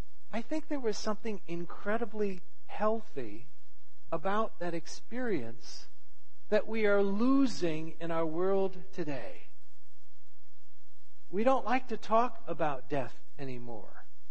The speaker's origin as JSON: {"language": "English", "town": "St. Louis", "region": "Missouri", "country": "United States", "tie": "born or raised there", "said": "And when we were growing up in St. Louis, we were a huge bunch of cousins."}